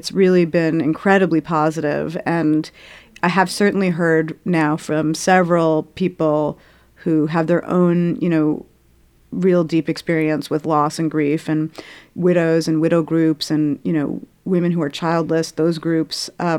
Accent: Brooklyn, New York, United States; When you're old enough to kind of just like do it yourself and take yourself on the subway, I'm from Brooklyn, and, you know, to take yourself into the city

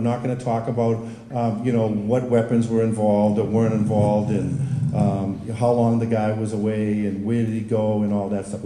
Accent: Watertown, Massachusetts, United States; Whenever we go on vacation or travel around, we don't say we're from Boston anymore, we say we're from Watertown.

